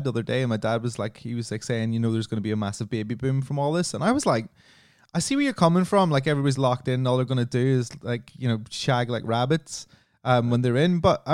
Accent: Ireland; I come from Ireland, so everybody in Ireland and all my friends have fucked off all around the world

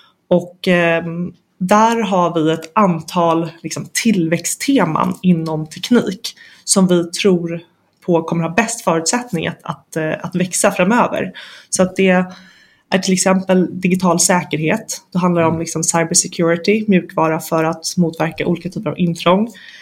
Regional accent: Stockholm, Stockholm County, Sweden; jag är en tjej från Stockholm och jag har pluggat finans på Handelshögskolan här i Stockholm.

